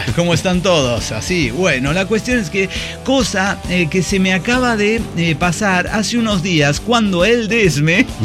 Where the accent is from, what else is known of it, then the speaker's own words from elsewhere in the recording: Mexico; como buen mexicano procrastinador, aquí estoy.